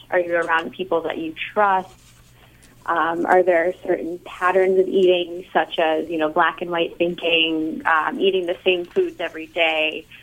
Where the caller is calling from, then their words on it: Woburn, Massachusetts, United States; Yes, I am a dietitian from Woburn, Massachusetts, and I am specialize in eating disorders as well.